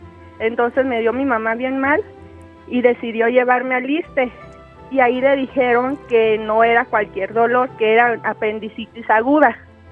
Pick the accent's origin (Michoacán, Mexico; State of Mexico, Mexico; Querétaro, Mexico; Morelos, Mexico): Michoacán, Mexico; Sahuayo; now in Guadalajara, Mexico; De Saguayo, pero ahorita estoy en Guadalajara.